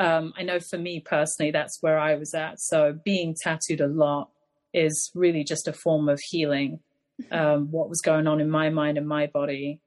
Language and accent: English; England, United Kingdom; also just kind of growing up where I grew up in England